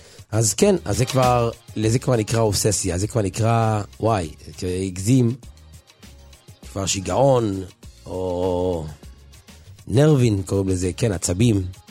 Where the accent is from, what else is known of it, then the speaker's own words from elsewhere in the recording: Jerusalem, Jerusalem District, Israel; מהשכונה שאני גרתי בה, בבתי הונגרים, גדלתי שם. שם, במאה שערים